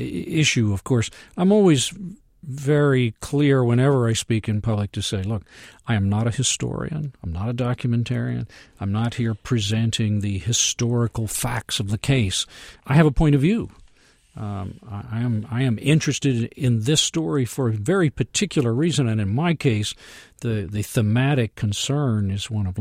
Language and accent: English; Austin, Texas, United States; I grew up with LBJ. I grew up in Austin, Texas.